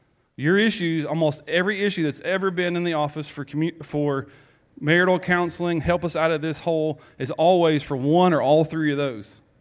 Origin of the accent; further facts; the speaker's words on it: Georgia, United States; accent: South Georgia; I don't know how it got from my South Georgia accent through Siri.